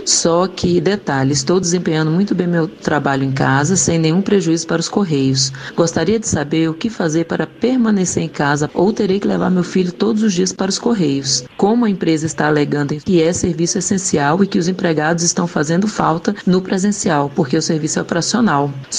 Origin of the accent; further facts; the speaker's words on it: Brasília, Federal District, Brazil; sou de Brasília, Distrito Federal.